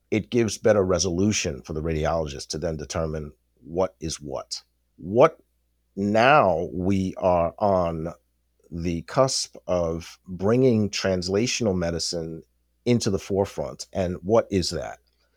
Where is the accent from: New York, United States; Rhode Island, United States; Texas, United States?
New York, United States; now in Washington, D.C., United States; I am originally from New York State Empire. I moved down to the Washington, D.C. area in about 2012, 2013 from New York.